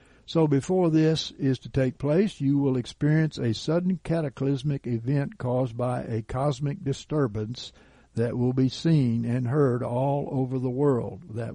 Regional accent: Gulf Coast, United States; And I come from the Gulf Coast, where hurricanes and even huge hurricanes came.

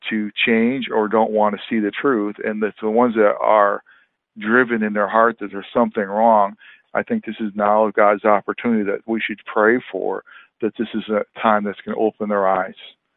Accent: Michigan, United States; No, but I'm from Michigan, and the Lutheran Church is up here too.

